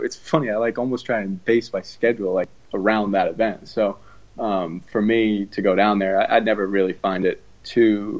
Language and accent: English; United States; just because I'm American doesn't mean I have to stay in America.